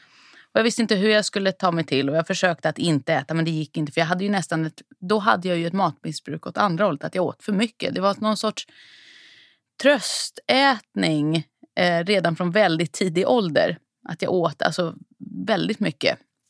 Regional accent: Saltsjöbaden, Stockholm County, Sweden; Jag är uppvuxen ute i Saltsjöbaden med mamma och pappa.

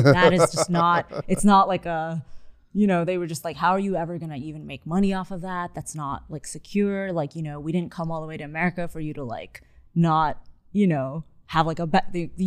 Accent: Rome, Lazio, Italy; I think growing up in Rome, it's like, you know, art and design is kind of very much like every day

